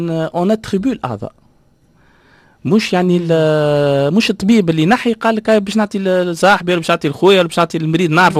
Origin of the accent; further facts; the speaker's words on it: Tunisia; عندنا في تونس